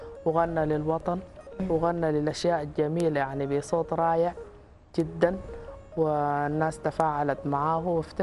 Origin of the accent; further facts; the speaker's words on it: North, Sudan; انا حقيقه يعني من الشمال طبعا،